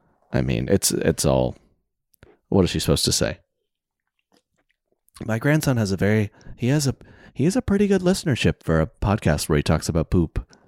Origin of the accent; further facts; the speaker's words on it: the South, United States; I'm from the South, right? So my grandparents, you got grandparents from the South.